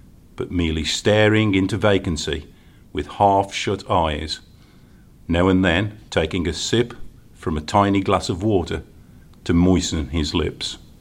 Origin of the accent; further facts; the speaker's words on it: West Midlands, United Kingdom; accent: Black Country; black country accent.